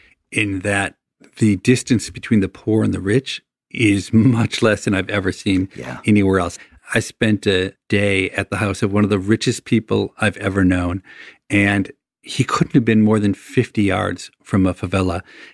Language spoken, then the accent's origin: English; United States; As an American, when you go to Dharavi